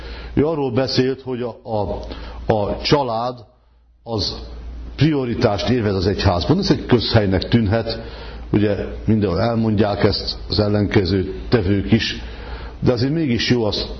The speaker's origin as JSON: {"language": "Hungarian", "town": "Szekszárd", "region": "Tolna", "country": "Hungary", "tie": "born there", "said": "hogy ha bemutatkozom, Szekszárdon születtem, tovább nem áll a rigmus"}